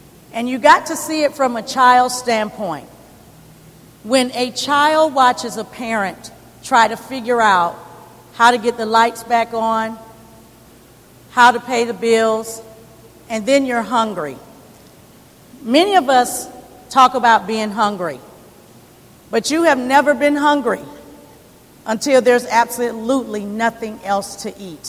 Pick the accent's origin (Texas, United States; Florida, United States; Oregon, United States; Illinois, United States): Florida, United States; St. Petersburg; I was born and raised here in St. Petersburg. I was born in Mercy Hospital. That's where African Americans were born, and we called it on the Deuces back then, on 22nd Street.